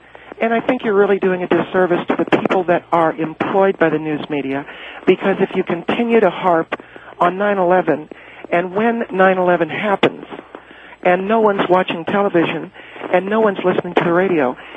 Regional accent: United States; we really are, as American people, we're very past that, Phil.

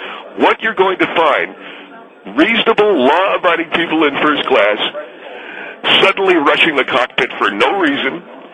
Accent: United States; I was born and raised in America.

